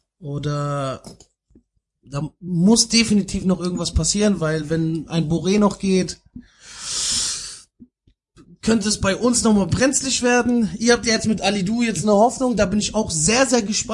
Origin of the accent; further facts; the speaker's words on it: Frankfurt, Hesse, Germany; Ich komme aus Frankfurt am Main. Wir sind mit Goethe aufgewachsen, mit Faust von Goethe.